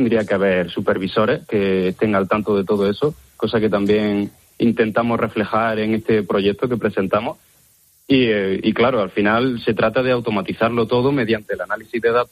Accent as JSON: {"language": "Spanish", "town": "Granada", "region": "Andalusia", "country": "Spain", "said": "nosotros somos de Granada, caen lluvias torrenciales, pero durante muy poco tiempo."}